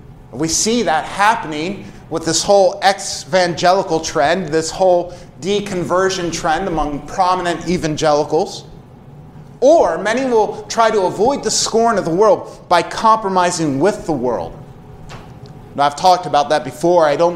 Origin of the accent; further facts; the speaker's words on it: United States; As American Christians, we've just sort of, as I said, been cruising along.